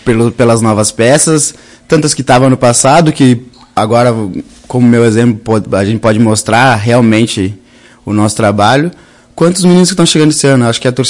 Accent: Antônio Prado, Rio Grande do Sul, Brazil; Sou natural de Antônio Prado.

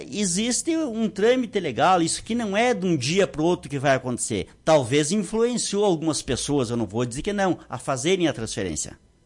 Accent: Rio Grande do Sul, Brazil; como nós gaúchos dissemos, né?

